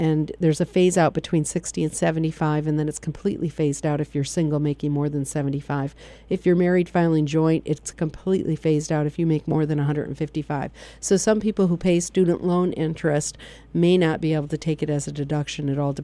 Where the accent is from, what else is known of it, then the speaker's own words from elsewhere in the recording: Michigan, United States; you know, it's funny, I came here from Michigan.